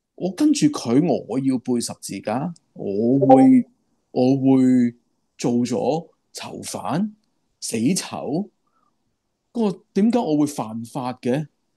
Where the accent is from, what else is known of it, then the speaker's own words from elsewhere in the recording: China; 如果我哋中国人话斋，佢真系孭住个棺材去开布道会